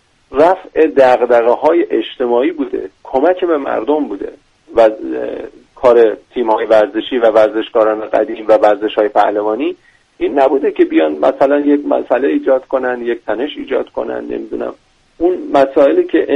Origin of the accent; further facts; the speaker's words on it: Iran; ما ایرانی هستیم